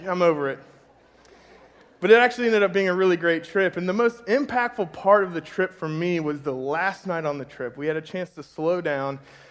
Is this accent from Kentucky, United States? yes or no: yes; Kentucky, United States; And I'm from Kentucky, so I'm thinking, yeah, no problem